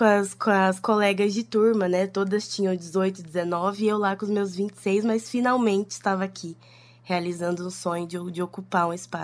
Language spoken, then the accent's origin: Portuguese; Londrina, Paraná, Brazil; Eu tenho 29 anos, sou de Londrina, nasci aqui, sempre vivi aqui.